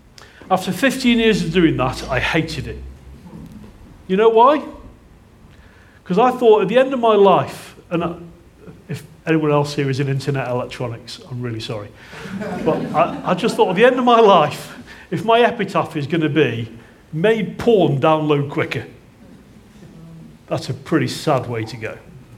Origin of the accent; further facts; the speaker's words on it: United Kingdom; I speak as a British person to myself